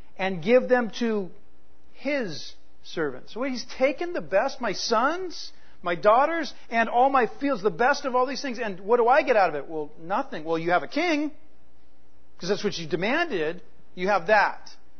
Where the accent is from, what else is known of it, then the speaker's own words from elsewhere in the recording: United States; I'm an American. We don't have a king, right?